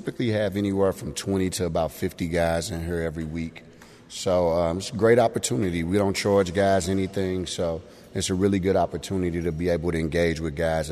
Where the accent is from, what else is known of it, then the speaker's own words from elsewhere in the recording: St. Louis, Missouri, United States; I never had to interact with that much because I'm from North St. Louis, and this is just a part of who we are.